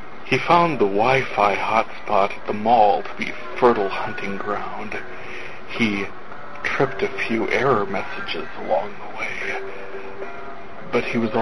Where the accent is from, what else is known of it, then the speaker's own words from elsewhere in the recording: North Dakota, United States; I am from North Dakota, where I am in desperate need for a vacation, and so am taking one.